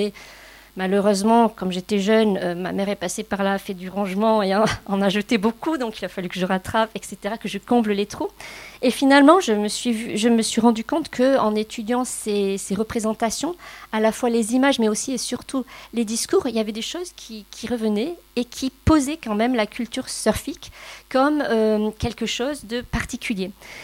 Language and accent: French; Bordeaux, Nouvelle-Aquitaine, France; now in Strasbourg, France; je suis originaire de Bordeaux, où j'ai appris à surfer en Handaï quand j'étais toute jeune.